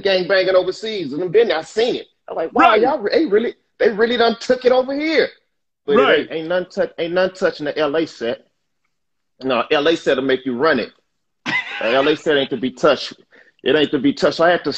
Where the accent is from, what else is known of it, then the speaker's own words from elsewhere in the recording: Dallas, Texas, United States; I'm from the gutter. I'm from Oak Cliff. Oak Cliff is it's a rough part of Dallas, man. I'm from Dallas, but I'm from Oak Cliff.